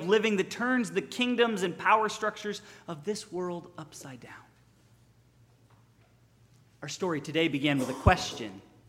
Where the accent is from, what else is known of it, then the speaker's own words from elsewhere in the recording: New York, United States; also born or lived in Southern California; Let me back up. I grew up in New York State, but went to college in Southern California.